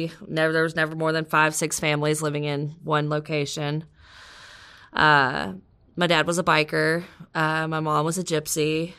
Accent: Texas, United States; I grew up in Texas, all over Texas. Being a gypsy, we kind of move around a lot.

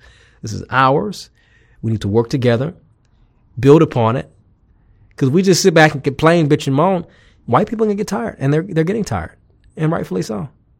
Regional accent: United States; I'm a black American. I'm an American living in this country.

